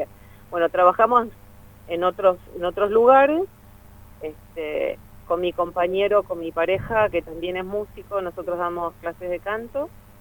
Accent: Neuquén, Argentina; Somos de Neuquén, cantamos básicamente las músicas de Latinoamérica, decimos nosotras.

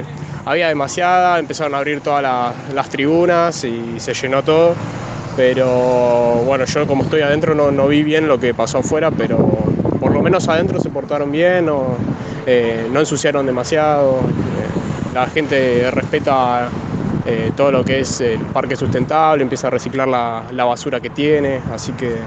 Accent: Florida, Buenos Aires Province, Argentina; Soy de Florida, Vicente López, acá de Buenos Aires.

